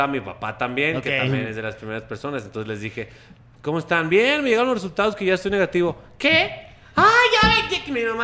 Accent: Mexico; ¿Por qué somos así los mexicanos?

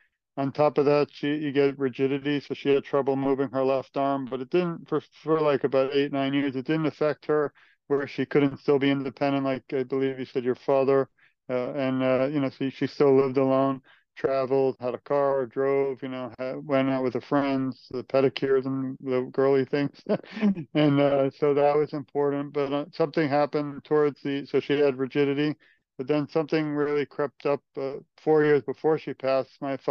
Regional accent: Brooklyn, New York, United States; Just to rewind a little bit about me, I grew up in Brooklyn, New York, always had a passion for helping victims of crime. It's possibly because I lived in a high crime area

